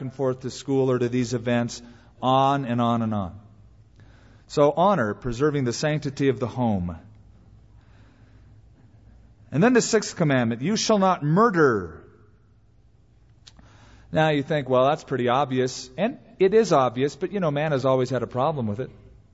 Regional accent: California, United States; Something that as a Californian, respect really wasn't a part of our culture.

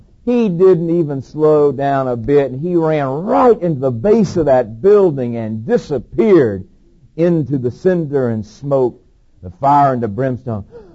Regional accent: Georgia, United States; also born or lived in California; I just moved to Georgia. I lived out here in California for 11 years and returned back to my home state.

